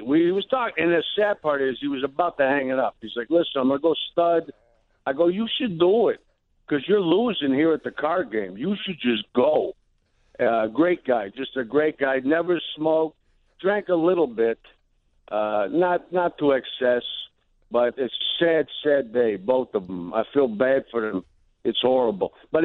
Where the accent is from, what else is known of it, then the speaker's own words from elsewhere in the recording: Philadelphia, Pennsylvania, United States; I'm from Philly. You probably know that right now, right?